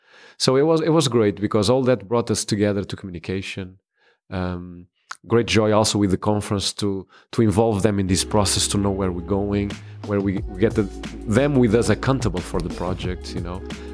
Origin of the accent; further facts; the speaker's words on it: Portugal; also born or lived in Texas; now in Mobile, United States; I'm from Portugal. Currently, I'm pastoring the Cody Road Seventh-day Adventist Church in Mobile, Alabama. I've been pastoring there for the last 2 years. Before I pastored in Texas